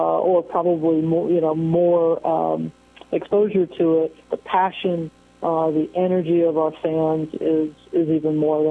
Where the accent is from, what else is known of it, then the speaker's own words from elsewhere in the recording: East Coast, United States; also born or lived in Midwest; being growing up in East Coaster and certainly spending the first 20 years, a couple thirds of my career in the East and the Midwest